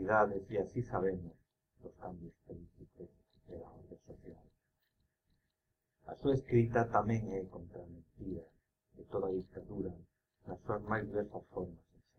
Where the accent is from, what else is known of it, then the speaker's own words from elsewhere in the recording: Galicia, Spain; os galegos podemos achegar a súa obra como a unha obra propia